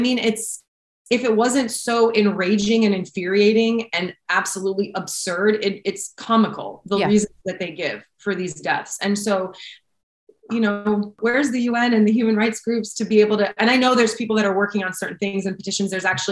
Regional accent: United States; specifically in the United States for me, because I'm American

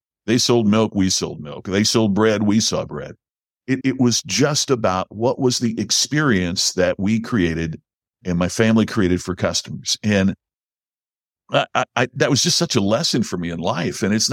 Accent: Crothersville, Indiana, United States; grew up in a very rural community in southern Indiana, about 30 miles north of Louisville, Kentucky. I'm from Crothersville, Indiana.

